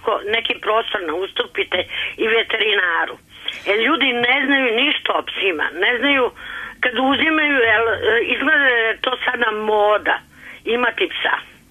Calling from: Zemun, Belgrade, Serbia; Dobar dan, ja sam iz Zemuna.

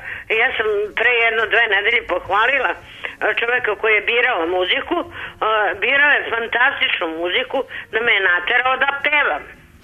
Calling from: Zemun, Belgrade, Serbia; Ne, ja sam iz Zemuna, dobar dan.

